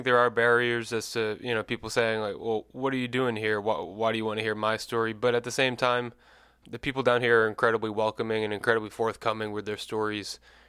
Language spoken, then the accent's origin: English; Massachusetts, United States; I'm from Massachusetts, industrial city just outside of Boston, Massachusetts. I definitely come from a middle-class family, two working parents, and I grew up in a city